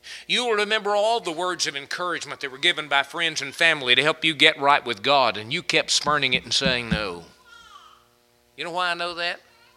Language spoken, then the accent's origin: English; Hallsville, Texas, United States; it was a neighbor of mine when I was growing up in Hallsville, Texas, right next door to my house